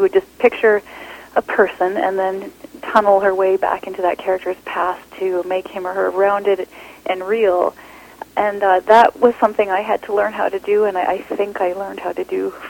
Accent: Canada; I mean, I'm Canadian, female, vegetarian, peaceable.

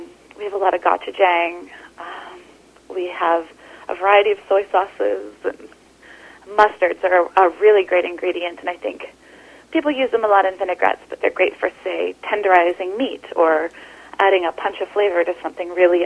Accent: Surrey, British Columbia, Canada; now in Vancouver, Canada; I grew up in Surrey, which is a great Indian food, large, vibrant Indian community

